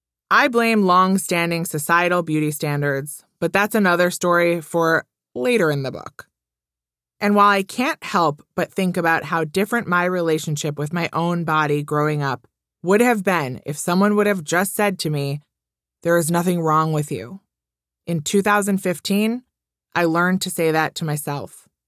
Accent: Wisconsin, United States; Growing up in Wisconsin, go Badgers, I had plenty of wonderful, supportive people in my life.

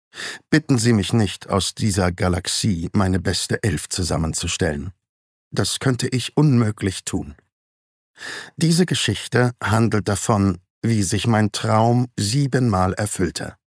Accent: Emilia-Romagna, Italy; Ich bin auf einem Bauernhof in der Emilia-Romagna aufgewachsen, nördlich des Apennin und südlich der Alpen.

